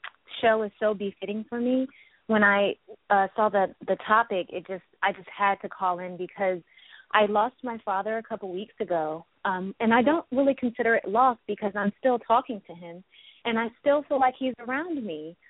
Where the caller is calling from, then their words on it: California, United States; I'm calling from Southern California.